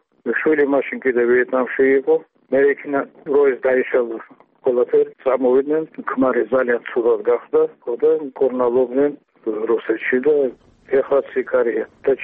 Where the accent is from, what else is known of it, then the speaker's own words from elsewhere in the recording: Tbilisi, Georgia; born there; მაგრამ მე ხომ თბილისში დავიბადე